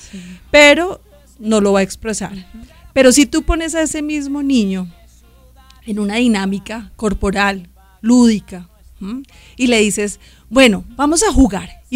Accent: Colombia; soy un ciudadano, un colombiano más, una colombiana más preocupada por lo que sucede en el país

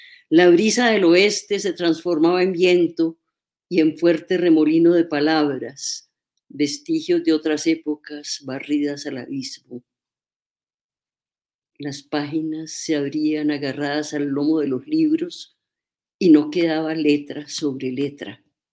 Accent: Cali, Valle del Cauca, Colombia; como le quiero hacer un homenaje a mi ciudad natal, ¿no? Uh-huh, este es un poema que es Cali.

